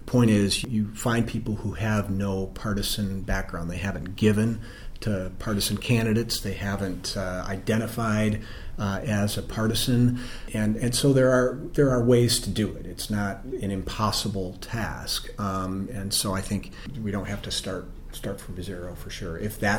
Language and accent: English; Battle Creek, Michigan, United States; my hometown of Battle Creek, a robust Clinton ground game.